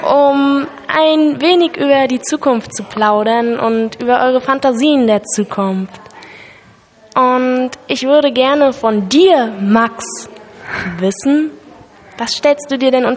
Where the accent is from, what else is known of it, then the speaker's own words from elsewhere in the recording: Schwerin, Mecklenburg-Vorpommern, Germany; Jawohl, wir sind aus Schwerin.